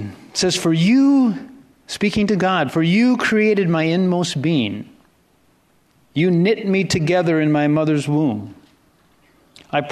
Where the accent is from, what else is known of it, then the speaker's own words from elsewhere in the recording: Rockford, Illinois, United States; born there; I was born in Rockford, Illinois. I had no choice in the matter.